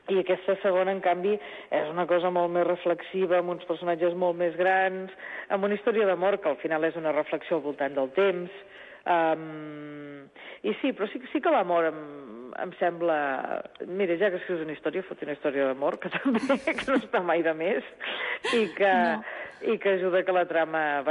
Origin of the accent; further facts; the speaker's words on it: Girona, Catalonia, Spain; Jo soc de Girona, però com que fos de Tossa.